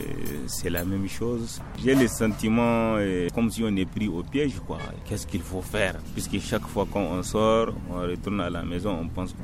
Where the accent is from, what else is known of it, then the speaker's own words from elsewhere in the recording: Niger; chez nous au Niger